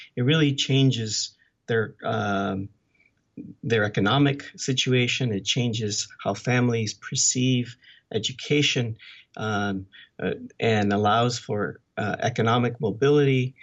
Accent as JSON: {"language": "English", "region": "California", "country": "United States", "tie": "born or raised there", "also_born_or_lived": "Mexico", "said": "My family came originally from Mexico. And we moved to California. I grew up in California, went through the school system there, was educated in the UC system."}